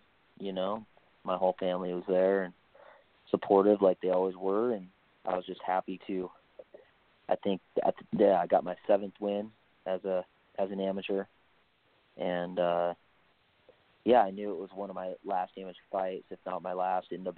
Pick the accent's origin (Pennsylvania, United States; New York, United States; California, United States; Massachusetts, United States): California, United States; Oroville; I had one more amateur fight in my hometown of Oroville.